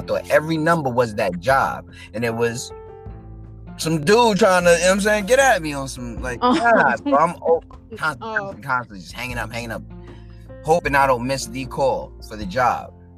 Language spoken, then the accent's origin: English; Queens, New York, United States; also born or lived in Bronx; Originally born in the Bronx, New York. Raised in Queens, New York. Lived all over New York.